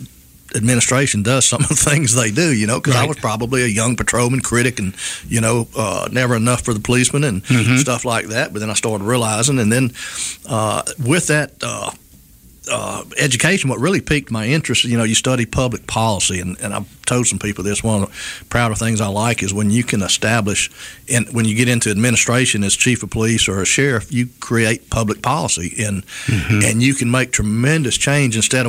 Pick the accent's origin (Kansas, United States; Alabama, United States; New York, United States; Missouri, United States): Alabama, United States; Mobile; I like to tell people I'm homegrown and home educated. I grew up here in Mobile, and went to South Alabama with an undergraduate and graduate degree